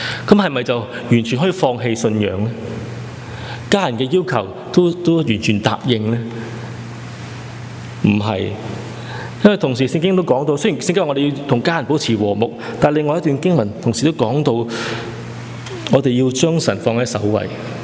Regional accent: China; 我哋中国人比较即系内敛

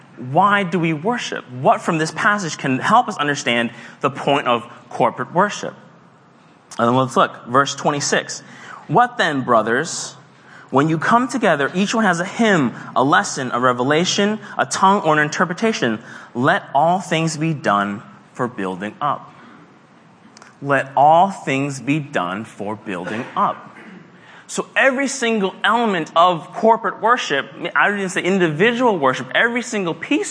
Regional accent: Massachusetts, United States; My middle school, I grew up in Massachusetts, Stone Middle School

